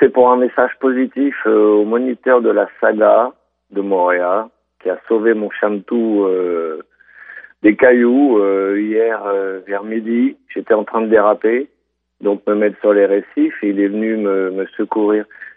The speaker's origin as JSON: {"language": "French", "region": "Grand Est", "country": "France", "said": "je suis Lorrain, mais eux, c'est des Bretons."}